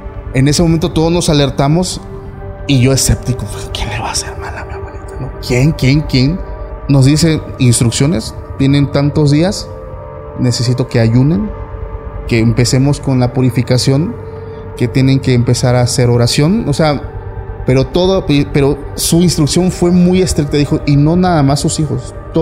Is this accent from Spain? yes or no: no; Tuxtepec, Oaxaca, Mexico; Nosotros somos de Tuxtepec, Oaxaca.